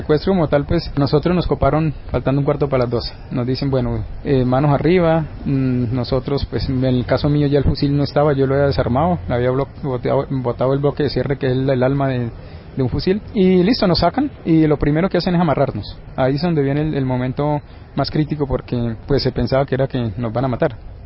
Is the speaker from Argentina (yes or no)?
no; San José del Fragua, Caquetá, Colombia; al Caquetá, el cual era zona donde yo conocía, porque yo soy de San José del Fragua